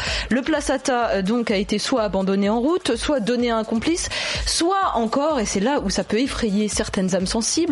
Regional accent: France; Chez nous en France, évidemment un peu moins

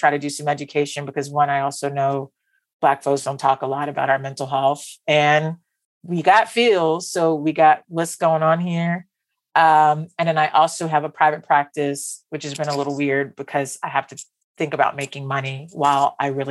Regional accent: West Palm Beach, Florida, United States; And I'm from West Palm Beach, Florida.

